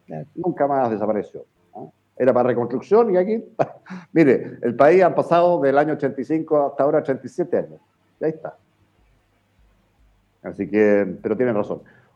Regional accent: Chile; Así que yo me siento muy chileno

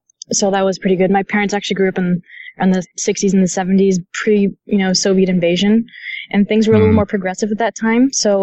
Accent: Montreal, Quebec, Canada; moved away; also born or lived in Ontario; I was raised, I was born and raised in Montreal, and I came to Ontario

